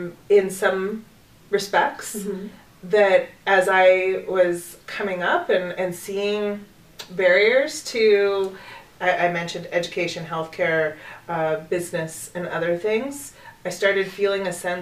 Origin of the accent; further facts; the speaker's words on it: Colorado, United States; So my time growing up in Colorado, public school, public education, a mixture of private education